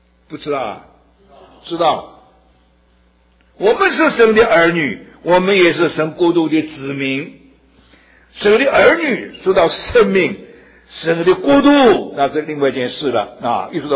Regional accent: China; 我是中国人的哈

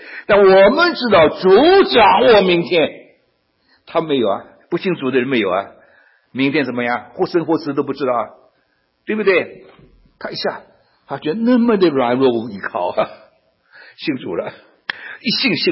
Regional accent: Shanghai, China; 最麻烦的是上海人，我是上海人，我上海人最麻烦的。

